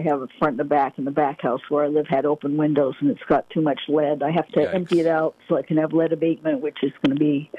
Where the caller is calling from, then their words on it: Altadena, California, United States; I live in Altadena, Pasadena area, L.A. County.